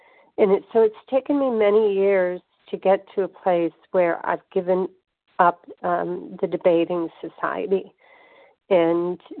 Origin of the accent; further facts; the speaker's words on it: New York, United States; I'm a food addict and overeater. I'm from New York.